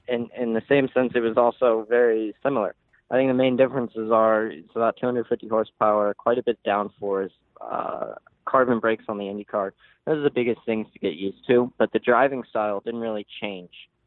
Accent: Los Angeles, California, United States; It was a big change to what I was used to growing up in Los Angeles

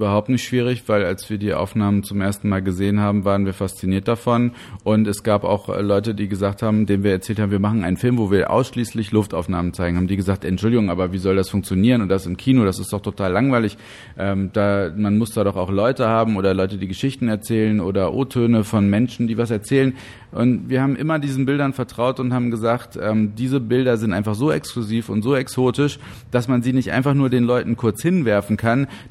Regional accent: North Sea coast, Germany; denn ich komme von der Nordseeküste, ich bin hinterm Deich groß geworden und ich kannte meine Heimat vorher nicht so

